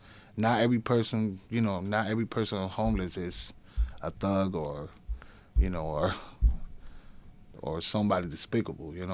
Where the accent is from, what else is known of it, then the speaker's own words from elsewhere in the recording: New York City, New York, United States; also born or lived in Puerto Rico; Me, I grew up in New York City, mm-hmm. Puerto Rico, you know, and here.